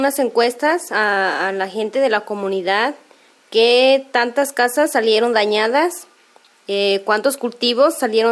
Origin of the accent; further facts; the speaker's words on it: San Vicente Soyatlán de Juárez, Mexico; soy originaria de San Vicente Soyatlán de Juárez, municipio del Cosauca.